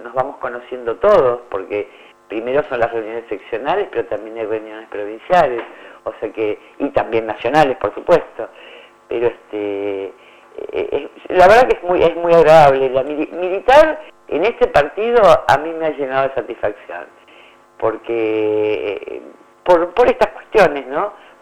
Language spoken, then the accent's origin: Spanish; Pinamar, Buenos Aires Province, Argentina; yo soy nacida además en Pinamar. Bueno, en realidad nací en Madariaga porque no había lugar donde nacer acá. Además éramos partido de General Madariaga y nosotros éramos Balneario Pinamar